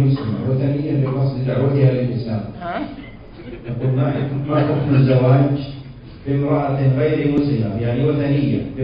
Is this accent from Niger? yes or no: yes; Niger